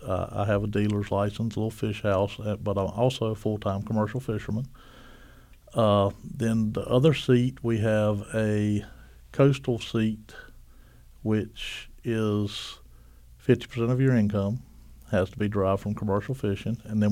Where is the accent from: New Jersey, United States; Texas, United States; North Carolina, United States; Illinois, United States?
North Carolina, United States; Wrightsville Beach; because I grew up on Wrightsville Beach, so, you know, I've seen it for a long time.